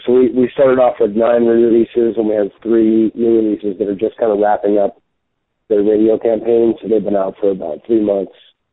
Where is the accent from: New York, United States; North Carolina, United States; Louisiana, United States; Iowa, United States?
Louisiana, United States; New Orleans; Well, I lived there as a child. I was exposed to some jazz when I was a kid.